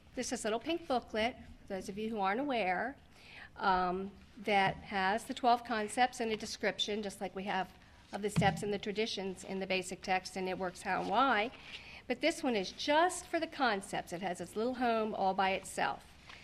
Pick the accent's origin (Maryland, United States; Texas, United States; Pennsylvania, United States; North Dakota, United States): Maryland, United States; Annapolis; I'm from Annapolis, Maryland, so I'm not really part of the Chesapeake and Potomac region.